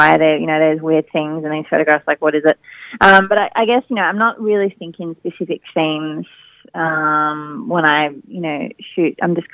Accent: Melbourne, Victoria, Australia; I'm a photographer and I'm from Melbourne.

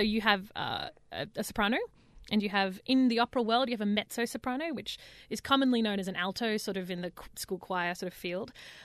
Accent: Parkes, New South Wales, Australia; So I grew up on a farm, a really big farm out in Parkes, which is central west New South Wales. It's about 6 hours from Sydney. And I grew up on the farm.

